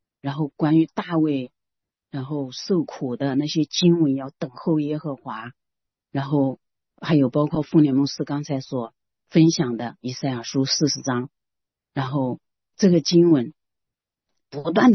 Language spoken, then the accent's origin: Chinese; Xinjiang, China; 就和我们新疆人喝的那个奶茶是一模一样的颜色